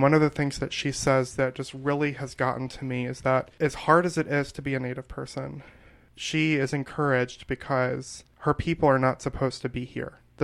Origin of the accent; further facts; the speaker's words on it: Alabama, United States; You know, I come from Alabama.